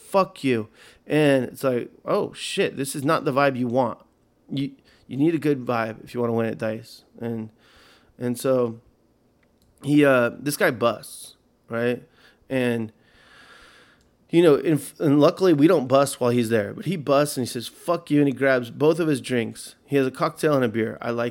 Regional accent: California, United States; So I tell the stick man, I said, look, I'm from Southern California. I like to chill.

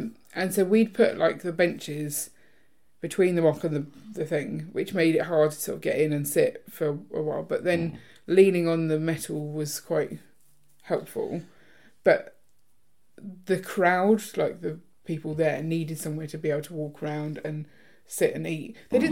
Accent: Croydon, London, United Kingdom; they don't know I'm from Croydon.

